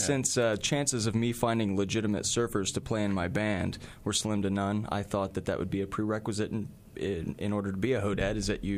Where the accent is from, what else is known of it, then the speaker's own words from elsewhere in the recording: Fayetteville, Arkansas, United States; I'm from Fayetteville.